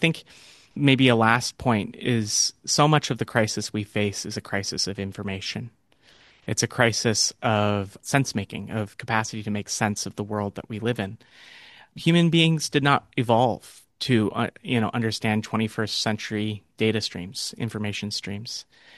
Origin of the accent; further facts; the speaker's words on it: California, United States; born or raised there